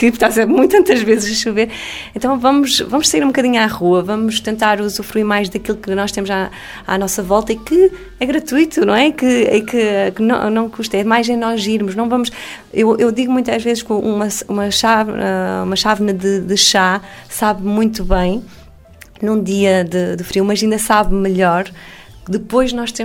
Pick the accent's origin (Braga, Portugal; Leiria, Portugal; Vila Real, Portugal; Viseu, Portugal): Leiria, Portugal; Guia; É um bocadinho mais para o oeste, a Guia, é a minha terra, e realmente para mim é muito especial, não é?